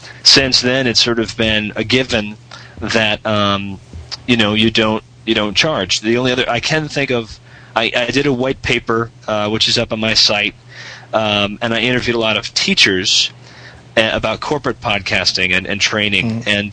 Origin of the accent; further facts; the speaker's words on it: Boston, Massachusetts, United States; I'm from Boston.